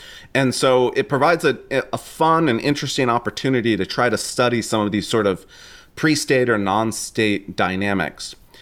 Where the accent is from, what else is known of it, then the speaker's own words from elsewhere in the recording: California, United States; Growing up in the Bay Area in California, I was very much aware of mass incarceration